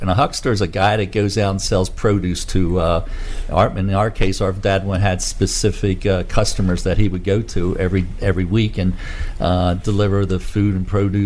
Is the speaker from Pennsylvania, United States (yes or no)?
yes; Pennsylvania, United States; I grew up in a small town called Percocet in Bucks County.